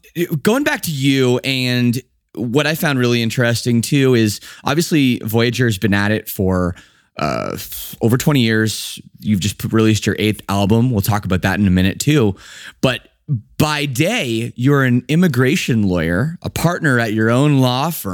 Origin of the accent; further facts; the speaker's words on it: Toronto, Ontario, Canada; I'm from Toronto originally